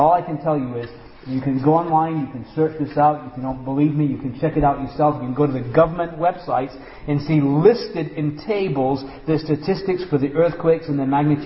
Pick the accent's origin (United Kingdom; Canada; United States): United Kingdom; England; I grew up in England, and I can tell you, I used to always be thankful that I lived in England, because nothing dramatic ever happened in England.